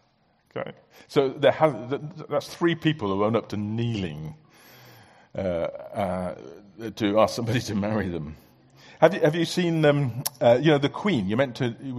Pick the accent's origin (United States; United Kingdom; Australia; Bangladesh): Bangladesh; I grew up in Bangladesh. My father was a medical missionary there.